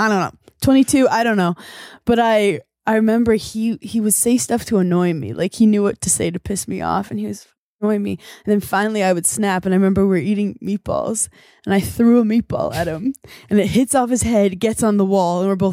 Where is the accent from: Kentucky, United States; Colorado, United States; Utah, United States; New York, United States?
New York, United States; Like I'm just a New Yorker, which is funny because you're from Maryland